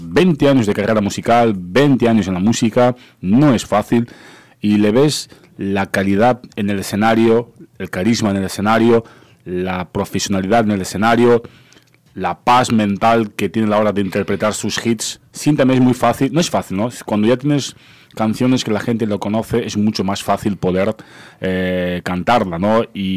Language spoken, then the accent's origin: Spanish; Madrid, Community of Madrid, Spain; accent: Latino; siempre refrescando la memoria que sí, soy de Madrid